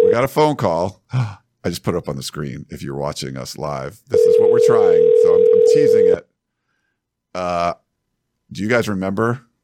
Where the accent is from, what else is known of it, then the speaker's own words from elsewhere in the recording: New England, United States; But growing up in New England where if you guys don't know, Connor and I were like 5 minutes from each other, like where we grew up.